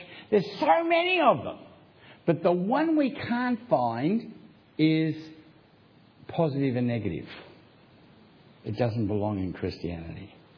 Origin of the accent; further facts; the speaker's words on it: Queensland, Australia; We come from Queensland